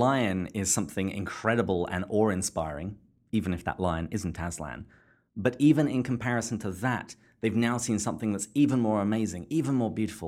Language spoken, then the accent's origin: English; England, United Kingdom; when I was growing up in England